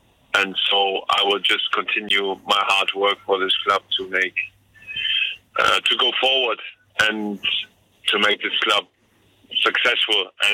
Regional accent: Hannover, Lower Saxony, Germany; It is in my office, in my hometown.

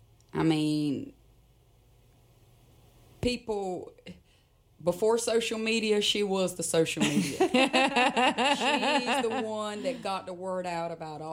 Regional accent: North Carolina, United States; So I grew up on Hill and Drive in a two-story log cabin. And growing up, my father's career, which my parents are, you know, they were still married, but his career, like a lot of men in Robeson County, was to work away from home

